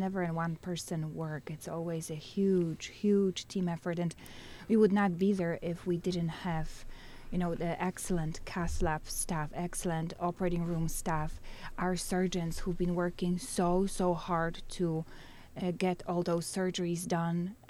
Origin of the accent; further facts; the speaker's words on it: Poland; now in United States; I'm from Poland.